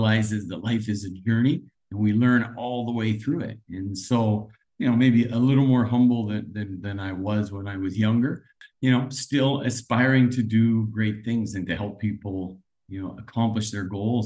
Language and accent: English; Canada; So I emigrated to Canada with my family at the age of 3. And I grew up in Canada, an immigrant, you know, an immigrant in Canada